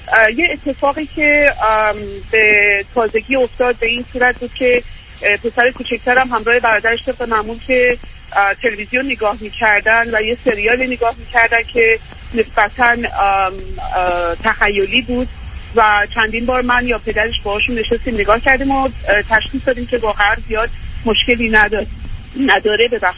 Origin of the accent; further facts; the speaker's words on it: Iran; moved away as an adult; now in Australia; خودم و همسرم 41 سالمونه، حدود 6 سال پیش در سن 35 سالگی به همراه دو تا پسرمون داره از ایران به استرالیا مهاجرت کردیم. روی ویزای تحصیلی اومدیم اینجا